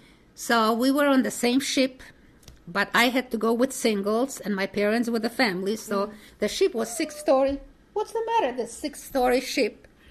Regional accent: Poland; English is a second language; give our names and the whole family, the birth of they, where we are from Poland.

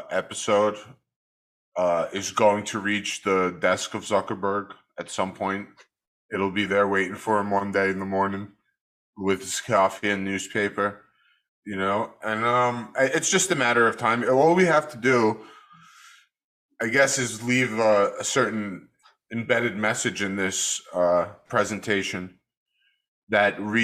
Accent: Brooklyn, New York, United States; when I was a kid growing up in Brooklyn, there was stores everywhere and you could buy fireworks and weapons.

